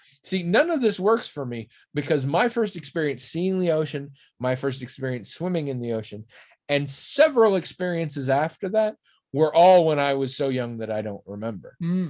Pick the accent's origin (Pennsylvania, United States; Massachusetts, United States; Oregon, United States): Oregon, United States; Because they're not all the same by any stretch, even different parts of it. I grew up in Oregon.